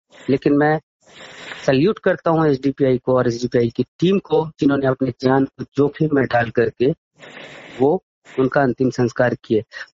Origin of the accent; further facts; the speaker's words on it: Bihar, India; हमारा बिहार तो वैसे भी बहुत पिछड़ा है और मैं जिस जिला से आता हूँ वो हमारे नीतीश कुमार का गृह जिला है।